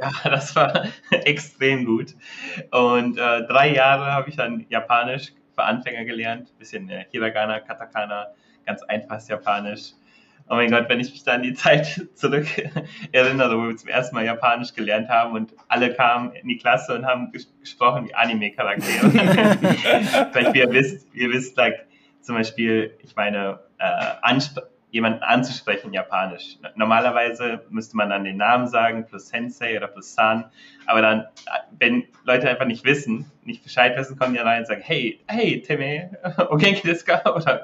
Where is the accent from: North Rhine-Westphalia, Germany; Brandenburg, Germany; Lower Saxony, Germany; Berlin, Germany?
North Rhine-Westphalia, Germany; Düsseldorf; ich komme aus Düsseldorf ursprünglich.